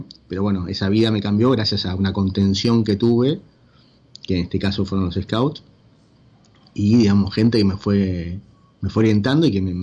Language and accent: Spanish; Buenos Aires, Argentina; me crié en San Telmo, el barrio de San Telmo, en la ciudad de Buenos Aires. Hoy vivo en Congreso, a 20 cuadras de donde me crié.